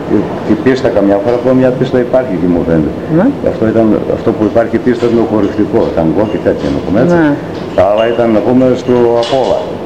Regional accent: Serres, Central Macedonia, Greece; also born or lived in Niapouli, Kozani; Εδώ μεγάλωσα από... Έφυγε από εδώ η μάνα μου έγκυος, ξέρω εγώ, Σάραντα και γεννήθηκα εκεί

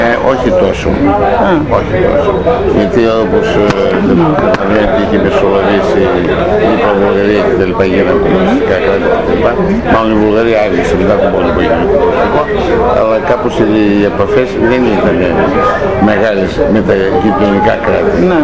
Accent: Serres, Central Macedonia, Greece; born or raised there

